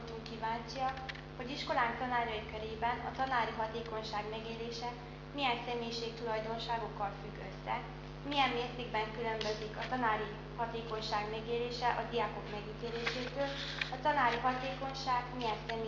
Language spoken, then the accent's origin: Hungarian; Miercurea Ciuc, Harghita, Romania; Csíkszeredából jöttünk